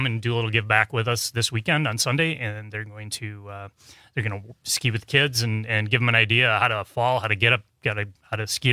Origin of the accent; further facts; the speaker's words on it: Watertown, Wisconsin, United States; And I grew up in Watertown.